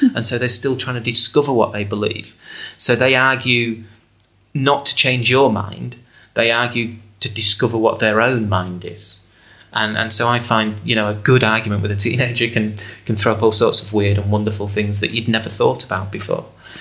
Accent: England, United Kingdom; as a, you know, 16-year-old growing up in England.

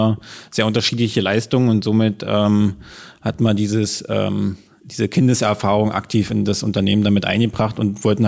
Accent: Wittenberg, Saxony-Anhalt, Germany; Tesvolt haben wir hier gegründet, weil wir auch hier aufgewachsen sind. Wir sind hier geboren in Lutherstadt Wittenberg und wollten halt dort auch arbeiten, wo wir geboren sind. Und nicht in der Großstadt, sondern auch im Grünen, wo unsere Kinder aufwachsen.

